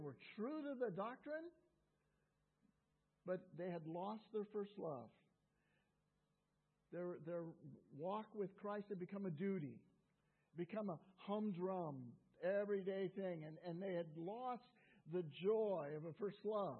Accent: California, United States; that one time I was back in my home state of California

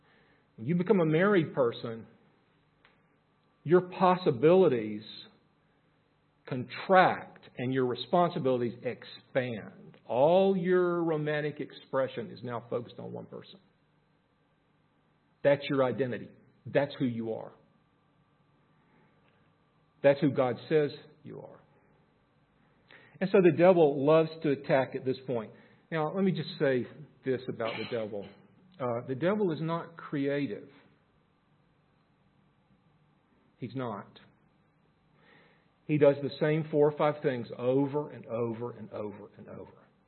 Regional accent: United States; One of the great controversies raging in my home country now is this very question, who are we? Even at the most basic level of gender. And the crisis we have in America

